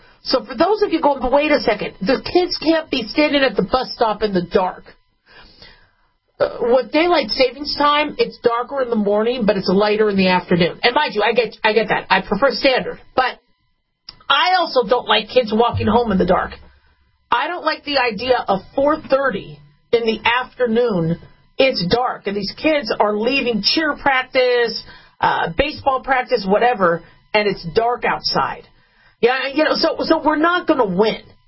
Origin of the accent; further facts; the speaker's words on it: Arizona, United States; I grew up in Arizona.